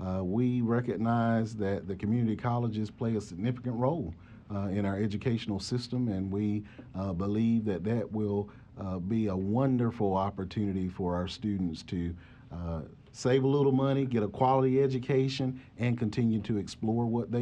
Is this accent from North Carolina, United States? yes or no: yes; Rocky Mount, North Carolina, United States; Yes, sir. I'm from Eastern North Carolina, Rocky Mount, actually.